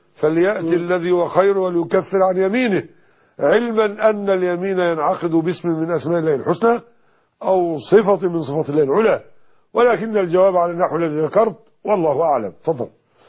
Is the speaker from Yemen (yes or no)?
no; Egypt